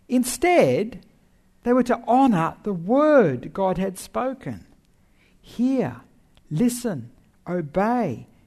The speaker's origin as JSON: {"language": "English", "country": "Papua New Guinea", "tie": "born or raised there", "said": "I grew up in Papua New Guinea, where the people used to be mostly animistic."}